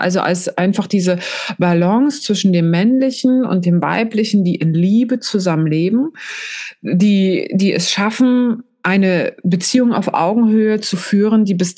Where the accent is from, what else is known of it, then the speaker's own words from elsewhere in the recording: East Germany, Germany; ich war nicht in der Kirche, ich bin ja im Osten aufgewachsen